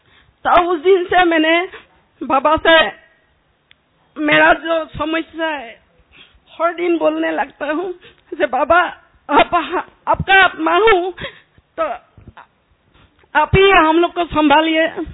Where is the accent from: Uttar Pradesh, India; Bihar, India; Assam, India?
Assam, India; Dibrugarh; मैं डिब्रुगढ़ डिस्ट्रिक्ट से हूँ